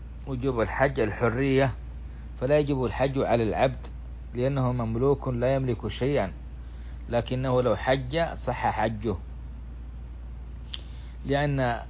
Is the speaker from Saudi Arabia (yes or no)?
yes; Saudi Arabia; ومنها بلادنا السعودية